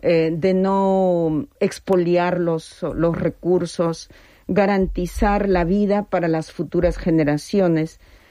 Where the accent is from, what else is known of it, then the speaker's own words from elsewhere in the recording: Ayacucho, Peru; Yo soy quechua chanca de Perú, en Ayacucho, que es la parte andina. Y bueno, ya estoy mayorcita